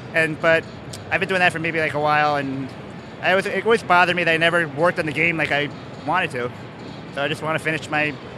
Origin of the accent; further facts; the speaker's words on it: New York, United States; I'm from New York, so I know the other devs in the New York area.